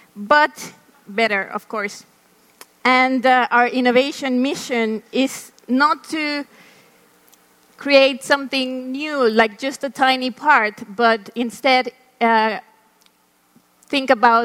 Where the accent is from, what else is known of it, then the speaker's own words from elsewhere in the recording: Mexico City, Mexico; English is a second language; also born or lived in Helsinki, Finland; And that was the amazing Mexico City. and where I born and live now, and I say now because I moved back from Helsinki, actually, and last year.